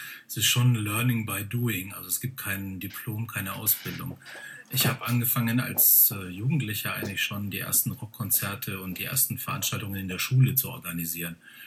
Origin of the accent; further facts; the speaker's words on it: Bamberg, Bavaria, Germany; born there; ich bin gebürtiger Bamberger, da kenne ich die Lokalitäten in der Regel.